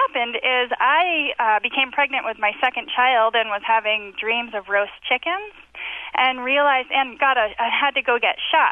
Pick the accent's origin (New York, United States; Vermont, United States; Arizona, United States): Vermont, United States; I'm also from Vermont, and I have a small farm.